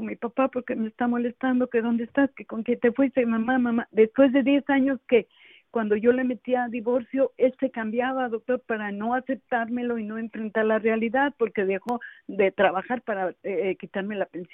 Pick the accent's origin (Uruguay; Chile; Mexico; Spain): Mexico; moved away as an adult; now in United States; Cuando yo me vine de acá, de allá de México, yo trabajaba en oficina.